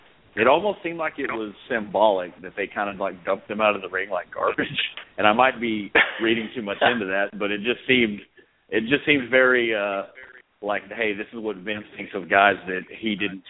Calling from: Dallas, Texas, United States

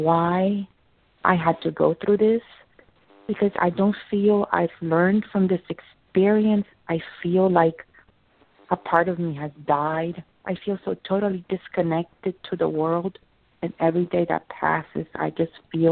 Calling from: Miami, Florida, United States; I'm calling from Miami.

